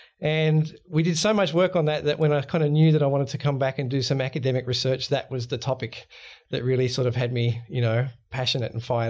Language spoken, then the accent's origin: English; Sydney, New South Wales, Australia; So I grew up in Sydney, actually, in just north of Hornsby, so about an hour away from the CBD.